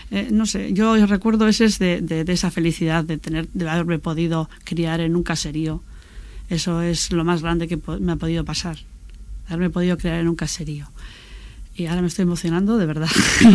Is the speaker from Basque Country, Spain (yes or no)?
yes; Bilbao, Basque Country, Spain; Es un sentimiento de los que somos de Begoña